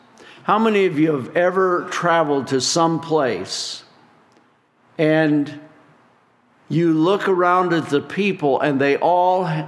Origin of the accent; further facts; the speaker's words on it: Iowa, United States; You know, I came from Iowa to go to Bible school many years ago, and Iowa doesn't have many big cities. We specialize in cornfields and bean fields.